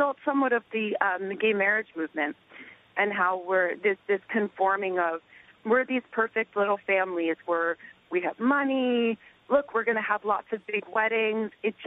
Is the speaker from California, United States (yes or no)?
no; New York, United States; I'm a gay woman born and raised in Long Island and in the city.